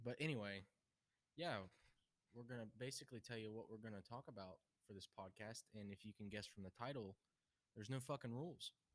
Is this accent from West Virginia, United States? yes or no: yes; West Virginia, United States; But yeah, we're from West Virginia. I'm not going to tell you where in West Virginia, but we're from West Virginia.